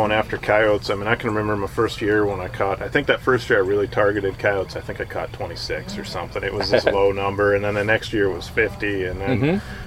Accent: South Dakota, United States; I'm from Western South Dakota.

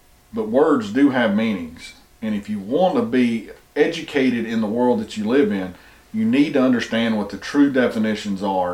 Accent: the South, United States; since I'm white, and especially since I'm male, and since I'm from the South

